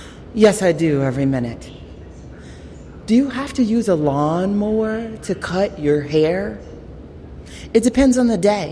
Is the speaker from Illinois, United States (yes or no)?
yes; Chicago, Illinois, United States; now in Seattle, United States; I grew up in Chicago, and Seattle is actually, in terms of just experientially, the only time that I lived in a place where I was a real racial minority.